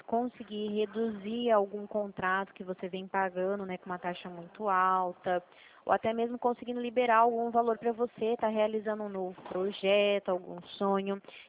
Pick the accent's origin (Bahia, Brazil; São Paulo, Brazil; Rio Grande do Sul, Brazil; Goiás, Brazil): São Paulo, Brazil; Eu sou aqui de São Paulo, só que da Central.